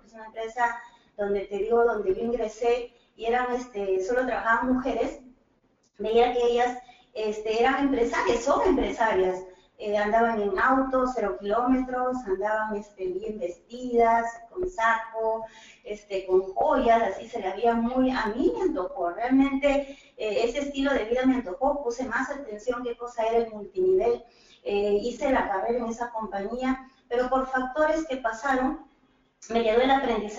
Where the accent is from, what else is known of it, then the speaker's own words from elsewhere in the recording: Peru; qué está pasando en mi país. Yo soy de Perú.